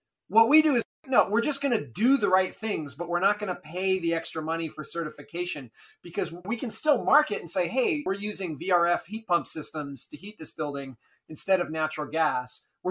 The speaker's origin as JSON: {"language": "English", "region": "Maine", "country": "United States", "tie": "born or raised there", "said": "So I grew up in Maine, a middle-class background, never knew anything about real estate investing."}